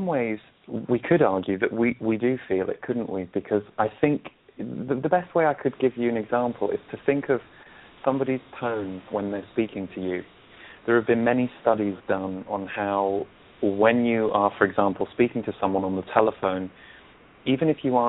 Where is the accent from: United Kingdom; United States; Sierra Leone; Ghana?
United Kingdom; England; I'm 38 years old, and when I was a child growing up in England